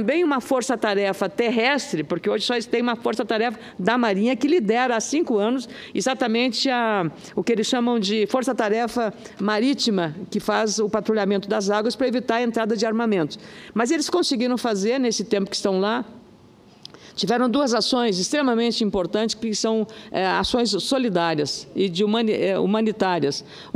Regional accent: Brazil; como brasileira

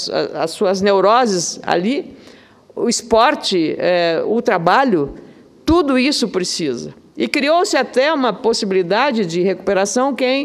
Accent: Rio Grande do Sul, Brazil; ali na minha terra, lá no Rio Grande, chama bidê

